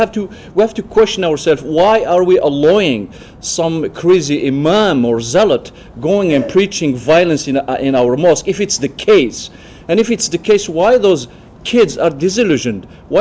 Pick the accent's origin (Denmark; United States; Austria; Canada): Canada; I want to also say, it seems like as a Canadian, we are under this illusion we live in a multicultural, tolerant, open society.